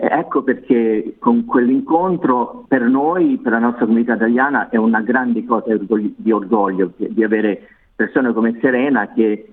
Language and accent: Italian; Hobart, Tasmania, Australia; also born or lived in Italy; sono nato qui a Hobart nel 64, avevo un anno e mezzo, sono ritornato in Italia per 9 anni e ritornato nel 74 e io ho ricordato quando sono ritornato a 11 anni a Hobart